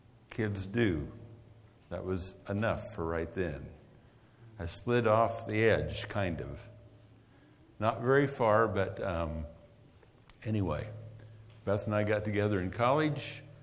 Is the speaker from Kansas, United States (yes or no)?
yes; Quinter, Kansas, United States; we're from Quinter, Kansas. How many people know where Quinter, Kansas is? Well, look at that. I'm amazed. Straight west of here, about 200 miles. Maybe not quite 200. 180, we'll say. But I was born and raised there.